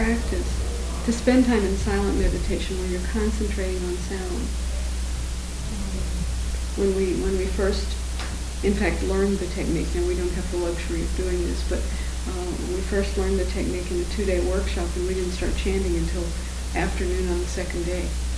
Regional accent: Tennessee, United States; accent: Tennessee; I used to do that better before I lost my Tennessee accent.

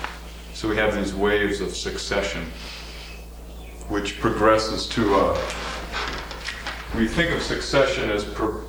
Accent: New England, United States; I grew up in New England

